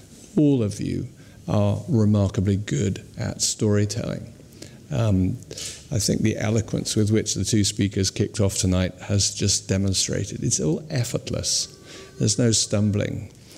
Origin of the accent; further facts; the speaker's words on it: United Kingdom; I am a Brit and there are two of us here.